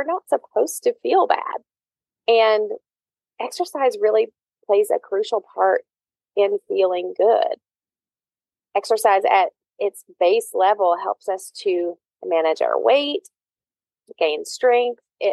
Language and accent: English; Virginia, United States; now in Charlotte, United States; I currently live in Charlotte, North Carolina. I grew up in Virginia, and we had snow there, and I don't miss the snow either. I grew up in the mountains, and I do not miss the snow.